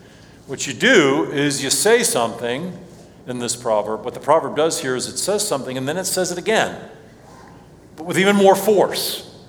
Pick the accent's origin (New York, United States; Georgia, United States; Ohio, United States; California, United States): Ohio, United States; Cincinnati; I grew up in Cincinnati, so I'm more of a river guy than an ocean guy.